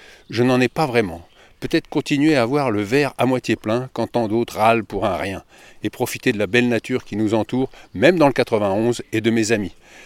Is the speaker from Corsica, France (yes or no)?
no; Saint-Germain-en-Laye, Île-de-France, France; moi, j'ai été élevé à Saint-Germain-en-Laye, donc le Paris Saint-Germain, c'est mon enfance, quoi.